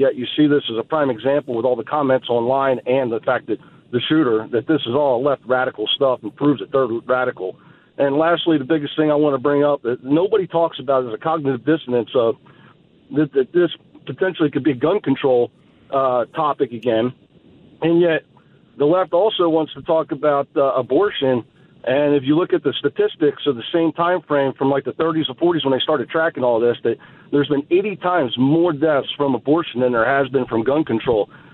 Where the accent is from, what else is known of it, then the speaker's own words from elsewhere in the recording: East Coast, United States; Now, I'm originally from the East Coast, just out 50 miles out of Philly